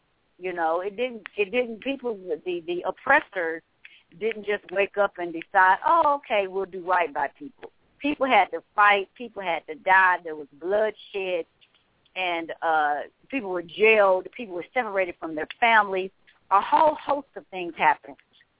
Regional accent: Midwest, United States; also born or lived in Kansas / Colorado; I'm a Midwesterner, and I've been in Kansas and lived in Colorado

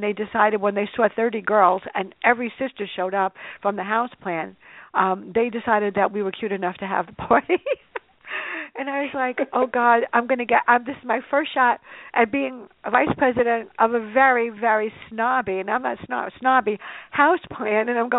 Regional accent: New York City, New York, United States; So growing up in the Bronx is definitely me

